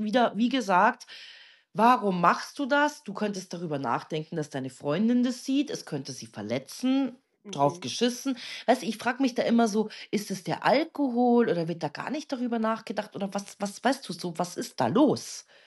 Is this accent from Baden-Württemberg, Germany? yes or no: no; Munich, Bavaria, Germany; Also ich meine, wir kommen ja auch aus München